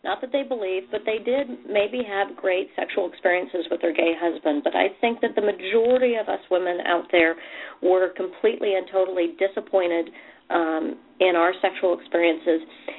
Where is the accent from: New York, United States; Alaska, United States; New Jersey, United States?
Alaska, United States; Born and raised in Alaska. I live in Alaska. I'm 45 years old.